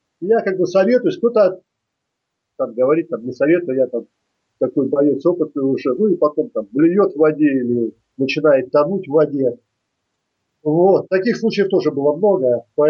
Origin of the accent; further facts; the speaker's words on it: Kamchatka Krai, Russia; я сам с Камчатки